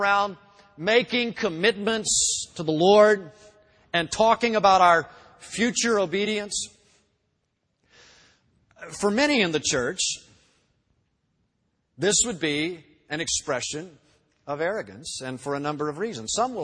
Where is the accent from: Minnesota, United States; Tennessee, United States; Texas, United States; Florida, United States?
Florida, United States; Ocala; Steve Spurrier was a big hero of mine growing up in Ocala. I was in Gator Country then.